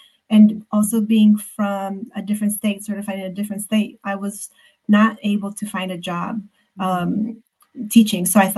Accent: Arizona, United States; And at the time I was living in Arizona, I grew up in Arizona, and Arizona banned bilingual education when I was an undergrad.

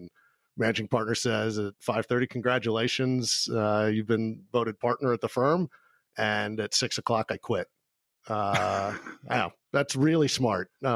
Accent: Georgia, United States; I grew up in Georgia, but believe it or not, I actually was a hockey player.

